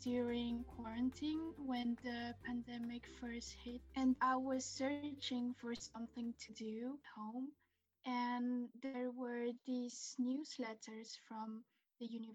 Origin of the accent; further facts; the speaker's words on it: Spain; also born or lived in Brussels, Belgium; I grew up in Spain and we lived in Brussels, Belgium for about 5 years. So I haven't used my Spanish a lot in the past couple of years.